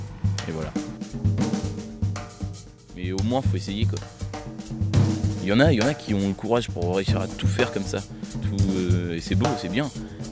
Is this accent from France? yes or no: yes; Pays de la Loire, France; voilà, donc je viens de la Mayenne, donc à côté de la Bretagne. Et j'ai 21 ans